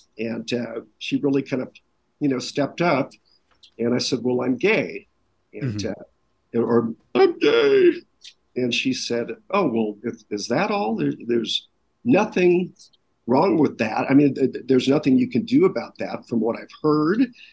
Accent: Los Angeles, California, United States; also born or lived in Newport Beach; I was born in Los Angeles and lived for that time in the Valley, before that in fancy Hancock Park, before my mom met that guy with the eight kids.

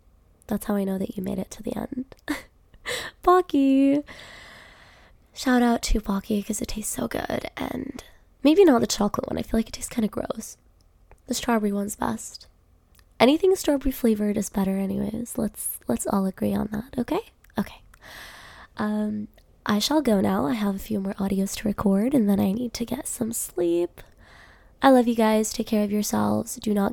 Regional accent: New York, United States; I already know what New York looks like because I was like, I'm from New York.

